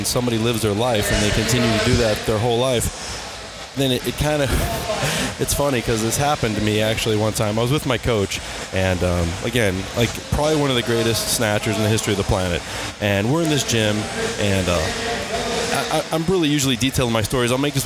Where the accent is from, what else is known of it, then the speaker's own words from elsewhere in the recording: Cleveland, Ohio, United States; Yeah, we were in Idaho, and I'm from Cleveland, you know, so I'm not like afraid to be cold.